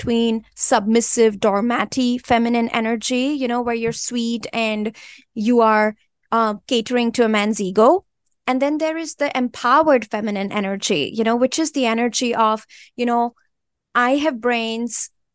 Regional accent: India; growing up in India

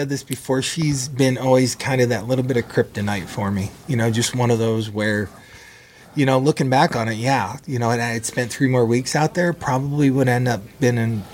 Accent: Toledo, Ohio, United States; I grew up in Toledo.

